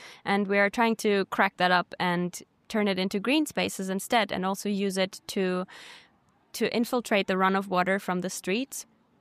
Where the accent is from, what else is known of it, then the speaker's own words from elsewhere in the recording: Germany; now in Switzerland; I'm originally from Germany, currently based in Switzerland.